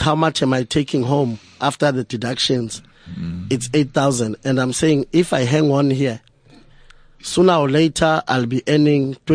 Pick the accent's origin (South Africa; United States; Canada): South Africa; Soweto, Gauteng; I grew up in Orlando West. Okay. I was born in Soweto. It used to be my parents' home.